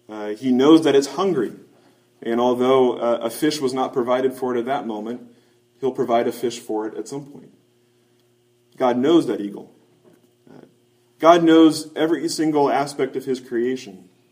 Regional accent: Kansas, United States; I grew up in Kansas, in a suburb of Kansas City, and we've got powerful thunderstorms that come through there during certain times of year.

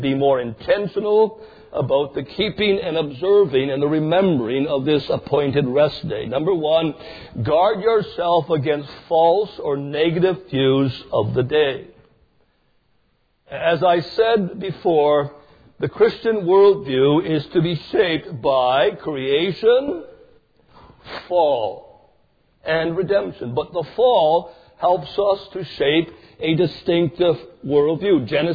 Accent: British Columbia, Canada; Growing up in Canada, we were sometimes snowed in. You could get 8 feet of snow very easily.

